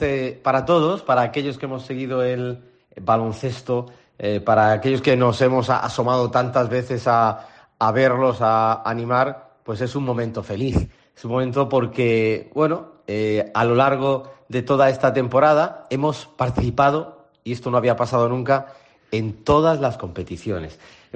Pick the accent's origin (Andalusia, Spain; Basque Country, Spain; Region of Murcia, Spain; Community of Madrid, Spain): Region of Murcia, Spain; Yo soy un murciano agradecido a la gestión de este club.